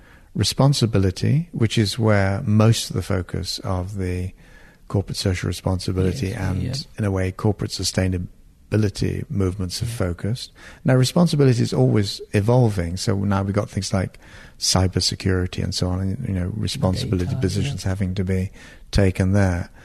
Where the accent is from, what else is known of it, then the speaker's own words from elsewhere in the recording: Northern Ireland, United Kingdom; also born or lived in Cyprus / Israel; I was brought up in places like Northern Ireland, where I was brought up between the Catholics and the Protestants. I was brought up in Cyprus, where there were ethnic divides across Turks and Greeks and all the rest of it. And then I was in Israel, and this was all in the 50s.